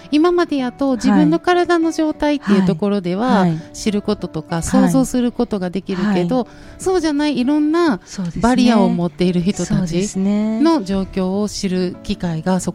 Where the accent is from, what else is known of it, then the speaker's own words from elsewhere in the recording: Mie, Japan; まあ、その生まれも育ちも三重